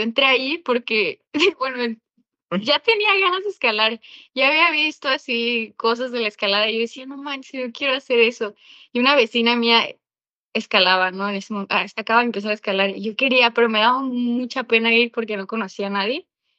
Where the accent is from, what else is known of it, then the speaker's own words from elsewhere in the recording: Tijuana, Baja California, Mexico; also born or lived in Sinaloa; now in State of Mexico, Mexico; soy de, vivo en el Estado, soy de Sinaloa, un relajo ahí, crecí en Tijuana, pero soy del Estado por ahora.